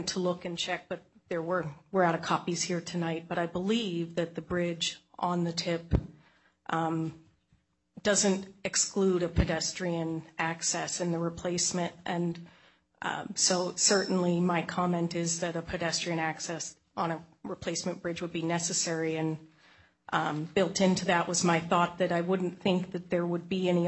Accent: Black Diamond, Washington, United States; now in Bellevue, United States; I live in Bellevue, and I grew up in Black Diamond on Roberts Drive.

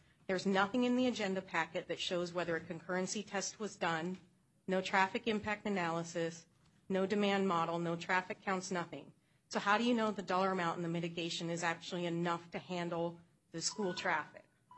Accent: Black Diamond, Washington, United States; now in Bellevue, United States; I live in Bellevue, and I grew up in Washington, in Black Diamond, Washington.

